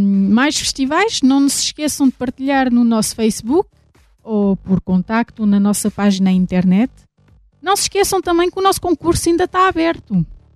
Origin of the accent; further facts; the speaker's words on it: Cascais, Lisbon, Portugal; principalmente em Cascais, que é a minha terra.